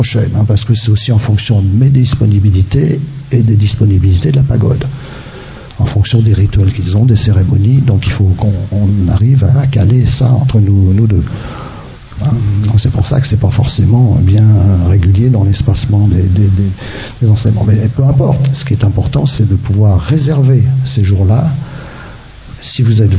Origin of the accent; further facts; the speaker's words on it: France; Moi-même je suis occidental, je suis français, je ne suis pas tibétain, donc et je suis moine et enseignant et je vis au monastère de Kundrling en Auvergne